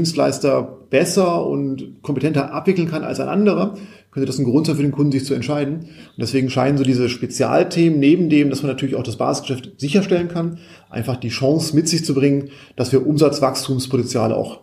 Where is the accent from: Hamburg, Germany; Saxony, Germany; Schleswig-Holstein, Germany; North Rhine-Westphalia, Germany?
Hamburg, Germany; als Hamburger freue ich mich natürlich